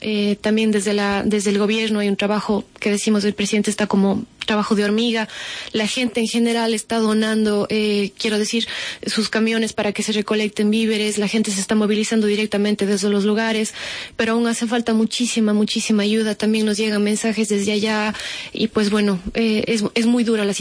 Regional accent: Ecuador; now in A Coruña, Spain; como ecuatoriana y como todos los que estamos desde lejos

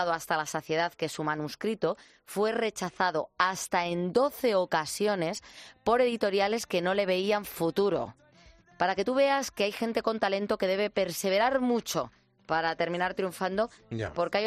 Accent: Palma de Mallorca, Balearic Islands, Spain; Soy de Palma de Mallorca y encima estamos constipadas, mi hija y yo, qué desastre.

